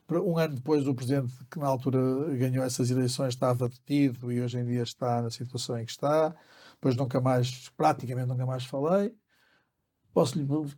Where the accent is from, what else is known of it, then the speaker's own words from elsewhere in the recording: Porto, Norte, Portugal; now in Lisbon, Portugal; Porque eu vim do Porto, nasci no Porto